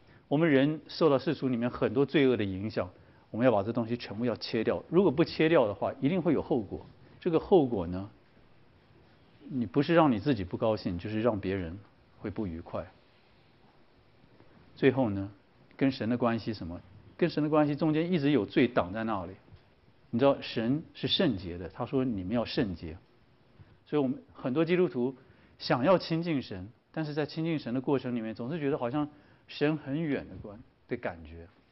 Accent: Taiwan; 我自己也是在台湾长大，十几岁初中的时候就有人开始把那个黄色的书刊带到学校里面来

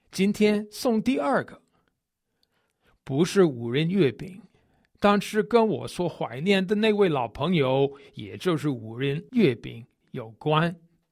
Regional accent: United States; Chinese is a second language; 因为我是个美国人，所以我比较喜欢吃甜点

